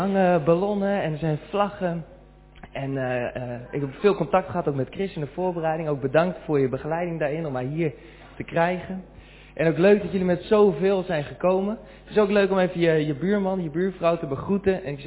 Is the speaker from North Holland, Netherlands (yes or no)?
no; Soest, Utrecht, Netherlands; Ik kom uit Soest. Dus dat was voor mij 40 minuutjes rijden.